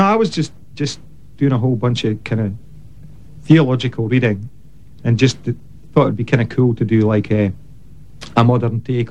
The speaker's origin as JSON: {"language": "English", "region": "Scotland", "country": "United Kingdom", "said": "Being Scottish, it would be cool to put it the other way."}